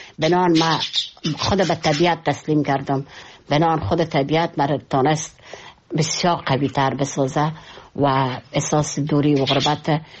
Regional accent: Kabul, Afghanistan

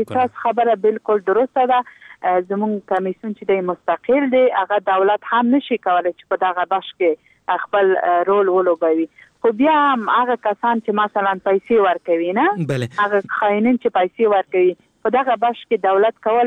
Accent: Logar, Afghanistan; زه په خپل دغه لوګر ولایت څنګه چې زما د پلار ولایت او زما ټاټوبی دی

